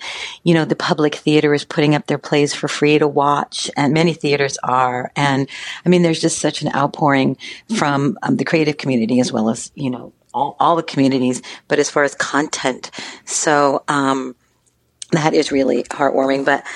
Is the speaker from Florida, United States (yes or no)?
no; San Diego, California, United States; we grew up in Southeast San Diego, and there was no internet